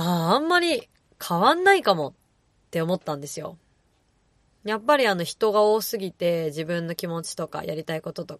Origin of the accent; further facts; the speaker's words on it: Tokyo, Japan; 私はね、東京生まれ、東京育ちなので